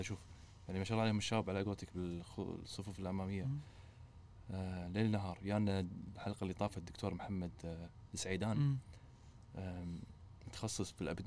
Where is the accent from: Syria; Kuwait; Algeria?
Kuwait; إحنا ككويتيين